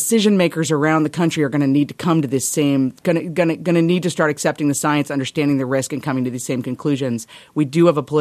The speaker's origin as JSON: {"language": "English", "region": "Wisconsin", "country": "United States", "said": "We have my home state of Wisconsin"}